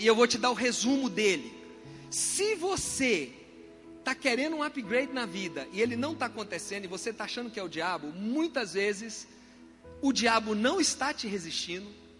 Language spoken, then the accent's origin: Portuguese; Minas Gerais, Brazil; Eu sou mineiro, tá?